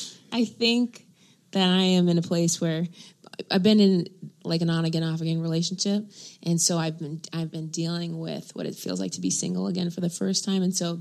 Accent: Dayton, Ohio, United States; I just did the Dayton Funny Bone in February, which is my hometown in Ohio.

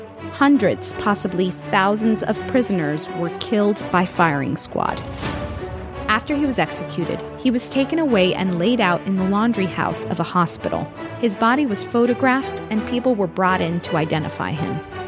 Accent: Miami, Florida, United States; So I'm half Cuban, half Puerto Rican.

